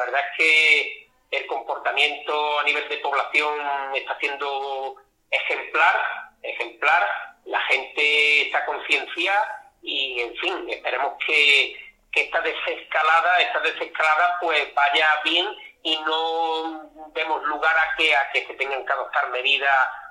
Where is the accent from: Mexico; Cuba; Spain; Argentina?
Spain; Istán, Andalusia; yo hablo de mi pueblo, la gente de Istán son buena gente, como decimos los andaluces, somos buena gente.